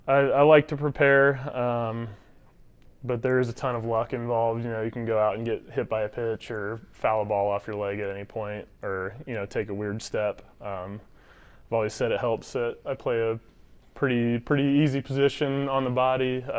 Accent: Atlanta, Georgia, United States; Obviously familiar with the Braves and the franchise growing up in Atlanta and being a fan.

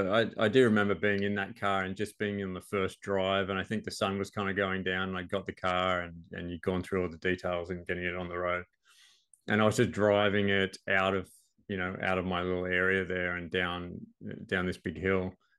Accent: Sydney, New South Wales, Australia; where I grew up in Sydney, and I moved kind of away up to the Central Coast and of Sydney, which is just about an hour out

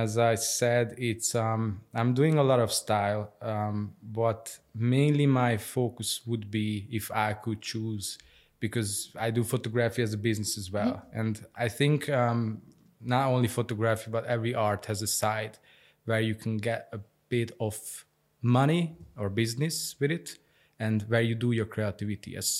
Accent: Hungary; English is a second language; moved away as an adult; now in Vienna, Austria; I'm a photographer living here in Vienna since 7 years now. I moved here from Budapest. I come from Hungary

